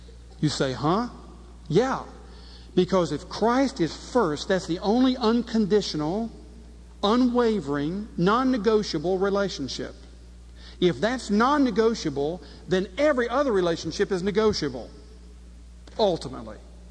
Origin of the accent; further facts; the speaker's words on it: the South, United States; I'm sorry, I'm a Southerner.